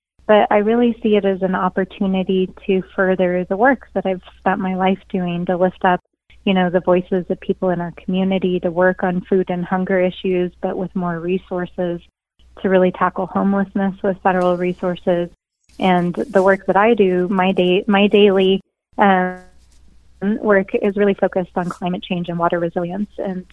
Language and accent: English; New Mexico, United States; And I was born and raised right here in New Mexico.